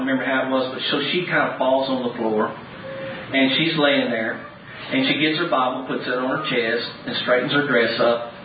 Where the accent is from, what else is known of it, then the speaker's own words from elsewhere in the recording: Dallas, Texas, United States; A friend of mine that I grew up with in Dallas, he had become an evangelist